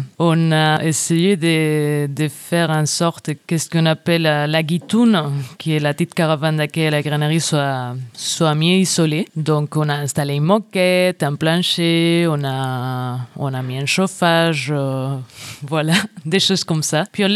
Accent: Spain; now in Toulouse, France; Je viens d'Espagne en fait, ça fait 7 ans que je suis en France.

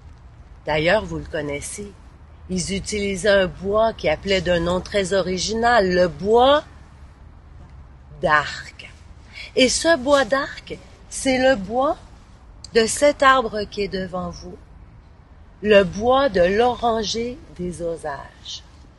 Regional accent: Montreal, Quebec, Canada; je suis québécoise. En fait, montréalaise de cœur, bien que j'ai vécu un peu partout au Québec, en Abitibi-Témiscamingue, dans les forêts ou dans les grandes villes.

